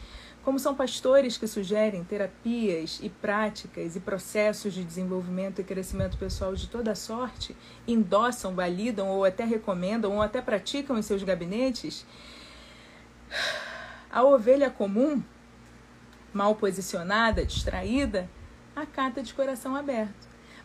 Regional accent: Brazil; que todos nós temos raízes de idolatria, como brasileiros.

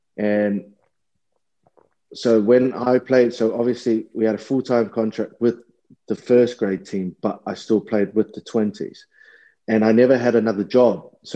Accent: New Zealand; I broke my leg back in my hometown, New Zealand, playing the New Zealand Warriors in 20s.

